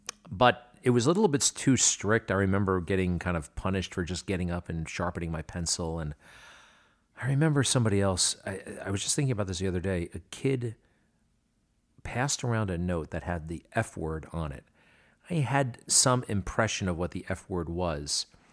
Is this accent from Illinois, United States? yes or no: no; Baldwin, New York, United States; also born or lived in Manhasset; I was born on December 17th, 1968, in Manhasset, New York, on Long Island. North Shore Hospital is where I was born. At the time, I was living in Baldwin, New York.